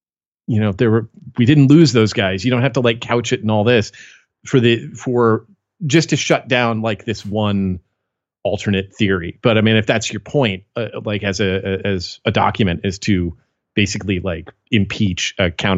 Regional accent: California, United States; I grew up in the Bay Area. I knew a lot of people who were there for the counterculture, you know, in the 60s

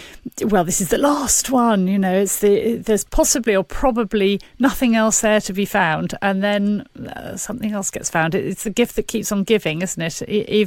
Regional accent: United Kingdom; I'm speaking as a British person here with extremely poor knowledge of United States history

